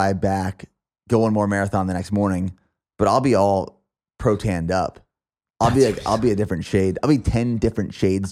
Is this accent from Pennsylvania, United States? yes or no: yes; Pennsylvania, United States; accent: Pennsylvania; now in Texas, United States; Anyone who's from Pennsylvania knows as soon as they talk to me. And I don't think I have an accent. I was hoping that when I got to Texas, I was going to get a Texas accent.